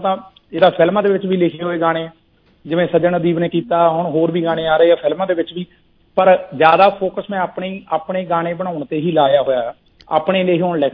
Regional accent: Bahibalpur, Punjab, India; ਮੇਰਾ ਪਿੰਡ ਬਹਿਲਪੁਰ ਜੀ, ਜ਼ਿਲ੍ਹਾ ਹੁਸ਼ਿਆਰਪੁਰ ਦੇ ਵਿੱਚ ਪੈਂਦਾ। ਅਸਲ ਚ ਬਹਿਬਲਪੁਰ ਆ ਤੇ ਸ਼ਾਰਟ ਚ ਆਪਾਂ ਬਹਿਲਪੁਰ ਕਹਿ ਦੇਈਦਾ ਆ।

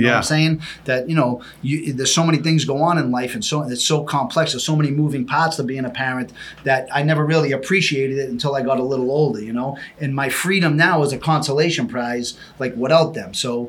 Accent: Boston, Massachusetts, United States; when I grew up in East Boston, I was kind of living an antisocial lifestyle.

